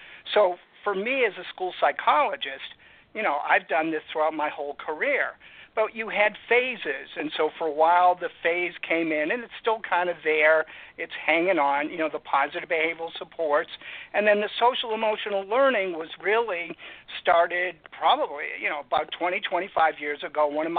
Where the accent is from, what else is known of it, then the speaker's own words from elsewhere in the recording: Massachusetts, United States; But, you know, I grew up outside of Boston, so those old habits die young.